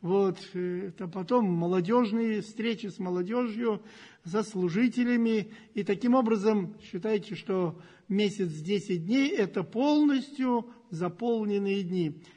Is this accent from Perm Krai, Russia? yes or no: no; Moscow, Russia; Мы тут москвичи, находились в привилегированном положении.